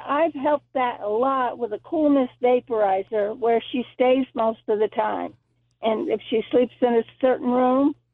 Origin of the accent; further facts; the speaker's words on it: Westerlo, New York, United States; I'm right now from my call, but I'm from Westerlo, New York.